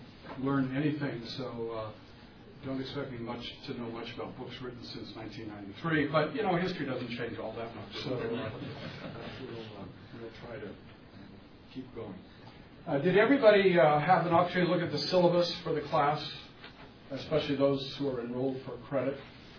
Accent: California, United States; I am a native from California. Both sides, my great-great-grandparents came to California in the 1850s. So what can I say? That's where I was born and raised.

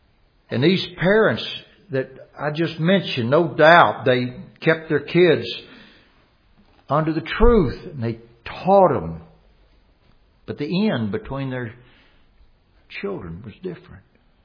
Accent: Louisiana, United States; When I was growing up in Louisiana, my dad loved boiled okra.

